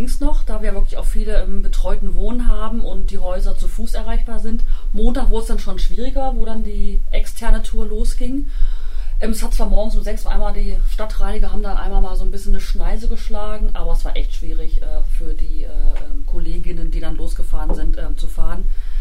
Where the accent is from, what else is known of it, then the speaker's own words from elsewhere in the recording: Burguffeln, Hesse, Germany; also born or lived in Kassel; bin fast 41, noch ein paar Tage bis dahin. Bin in Kassel aber geboren, aufgewachsen in Burguffeln bei Krebenstein.